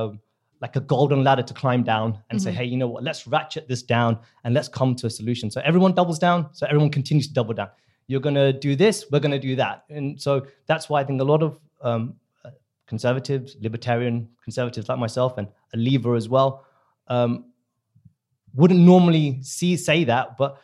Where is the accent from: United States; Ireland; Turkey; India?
India; I'm from the subcontinent, I'm from India